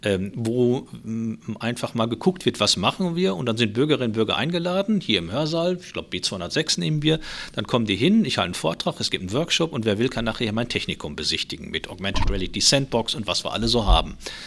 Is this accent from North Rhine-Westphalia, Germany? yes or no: yes; North Rhine-Westphalia, Germany; born or raised there